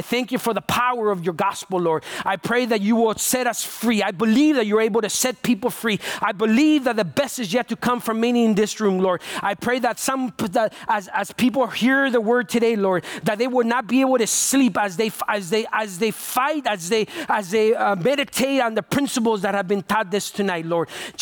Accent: Fresno, California, United States; I'm from Fresno, California. God sent me from Fresno, California to tell you that he's not over with you

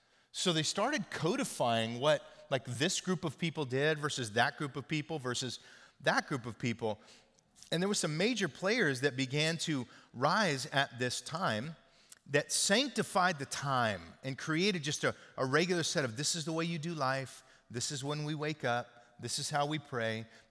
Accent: Oklahoma, United States; Like if you look at my genetic makeup, you go, oh, you're from Oklahoma. Yeah, but look deeper. I'm not just from Oklahoma. I'm from Northern England.

